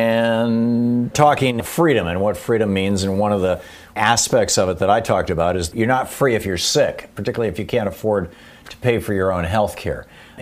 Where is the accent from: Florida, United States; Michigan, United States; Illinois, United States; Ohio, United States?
Michigan, United States; I grew up in Michigan. First two businesses that I started were in Michigan.